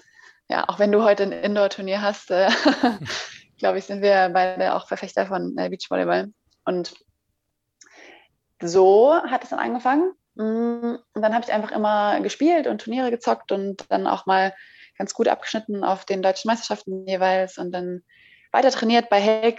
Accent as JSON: {"language": "German", "region": "Zurich", "country": "Switzerland", "said": "ich bin in der Schweiz geboren, ich bin Schweizerin, in Zürich und Amix rede ich auch die Schweizerdeutsch, weil es irgendwie mega Spaß macht."}